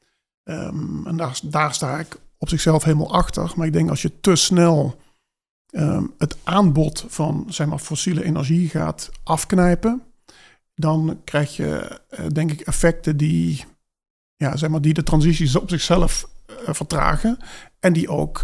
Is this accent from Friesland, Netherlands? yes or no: no; Limburg, Netherlands; Ik was afgestudeerd bij een softwarebedrijf in Venlo. Dus wel even terug naar de provincie waar ik vandaan kwam.